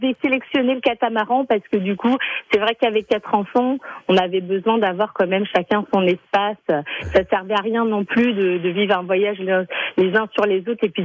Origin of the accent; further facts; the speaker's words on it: La Rochelle, Nouvelle-Aquitaine, France; parce qu'on est né à La Rochelle, donc on est vraiment des Rochelais pure souche